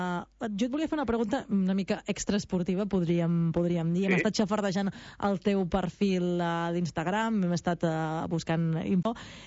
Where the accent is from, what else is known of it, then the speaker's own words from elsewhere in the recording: Catalonia, Spain; jo que sóc de l'Alt Empordà, que no estic tan acostumada a les muntanyes santjoanines